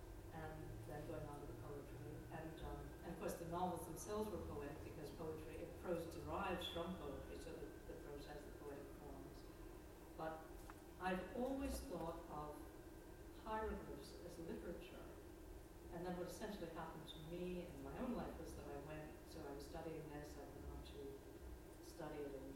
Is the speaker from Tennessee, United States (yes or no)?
no; New York, United States; I was from the Figure Lakes, just south of Lake Ontario.